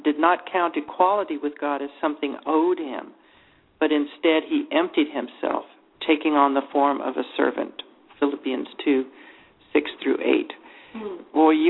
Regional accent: United States; which I know that I'm guilty of all the time because I'm an American. And, you know, I mean, we're born with it, right? I'm an American.

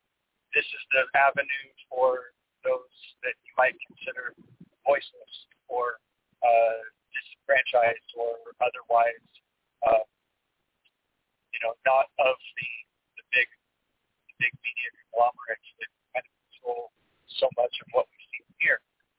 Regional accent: Portland, Oregon, United States; I'm from the Portland area originally. And I did professional radio as well as some college radio in the Portland area.

